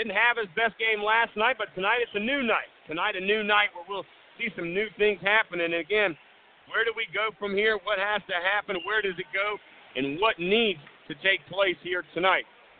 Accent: Myrtle Beach, South Carolina, United States; I've got a lot of history on that side of the world growing up in Myrtle Beach, spending my time at Sacasea High School

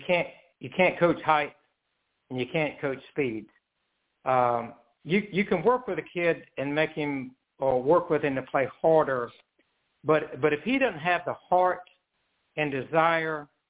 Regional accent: Georgetown, South Carolina, United States; I grew up in Georgetown, South Carolina, and was a walk-on basketball player

